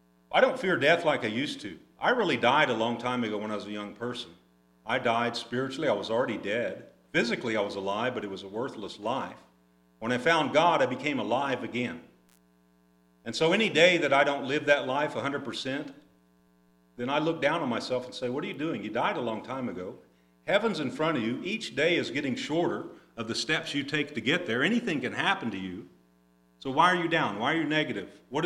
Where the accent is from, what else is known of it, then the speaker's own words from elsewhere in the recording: Oklahoma, United States; I didn't know any better. I was naive. I was from Oklahoma, didn't know much about anything.